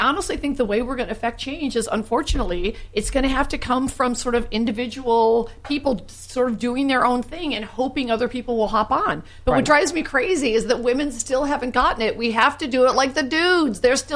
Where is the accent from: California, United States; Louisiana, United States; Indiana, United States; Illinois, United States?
California, United States; as a Californian, I can't even sleep.